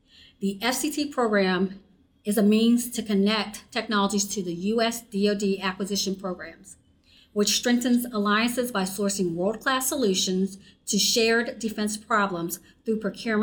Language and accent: English; Virginia, United States; born there; So, of course, I was born in Northern Virginia